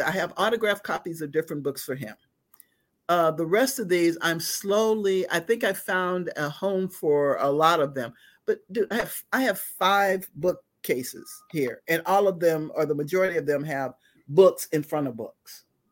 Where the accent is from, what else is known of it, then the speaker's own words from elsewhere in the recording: Birmingham, Alabama, United States; also born or lived in Chicago; because growing up in Birmingham, like we weren't even, we didn't have a library. When we moved